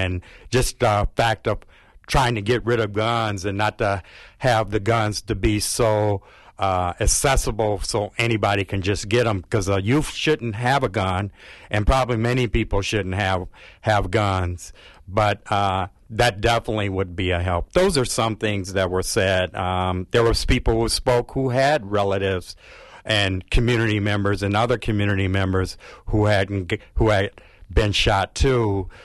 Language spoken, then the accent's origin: English; Milwaukee, Wisconsin, United States; now in La Crosse, United States; and I'm originally from Milwaukee, but I've been gone for quite a long time living in La Crosse.